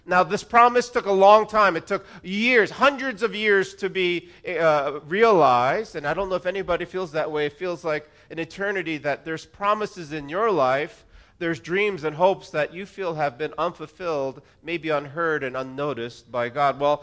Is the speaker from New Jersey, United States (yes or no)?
yes; New Jersey, United States; also born or lived in Virginia; I grew up in New Jersey. I've lived in Virginia the last 22 years prior to coming to Restoration.